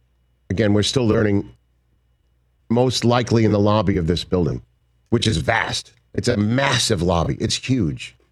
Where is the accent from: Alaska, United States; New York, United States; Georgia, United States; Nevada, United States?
New York, United States; New York City; Certainly as a New Yorker.